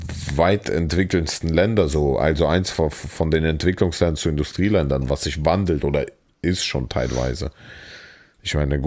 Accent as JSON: {"language": "German", "region": "Saarland", "country": "Germany", "said": "die Leute meinen, ich habe so einen krassen Akzent und ich konnte nicht, weil im Saarland ist so krass, ne?"}